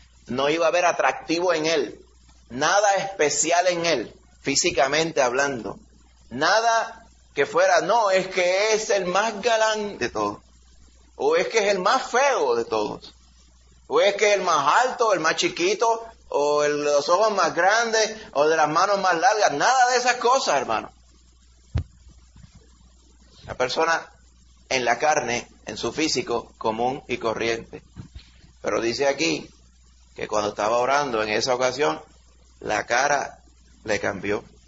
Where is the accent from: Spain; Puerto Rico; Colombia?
Puerto Rico; de chiquito, la gente aquí en Puerto Rico decía … ten cuidado